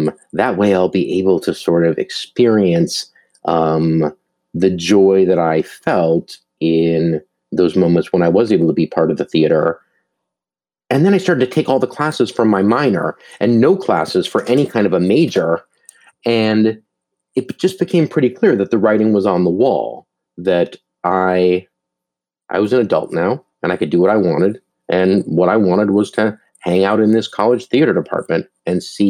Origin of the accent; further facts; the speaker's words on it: Duluth, Minnesota, United States; But I grew up in Duluth, Minnesota, and it's a big part of my life.